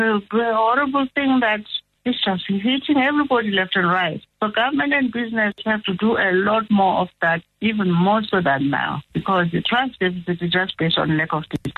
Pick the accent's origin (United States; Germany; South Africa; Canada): South Africa; Cape Town, Western Cape; because I come from Cape Town